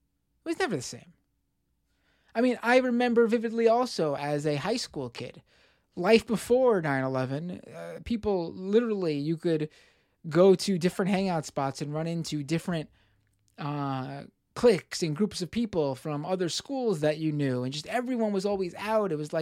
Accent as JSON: {"language": "English", "town": "Queens", "region": "New York", "country": "United States", "tie": "born or raised there", "said": "as a 15-year-old in my hometown of Queens, New York"}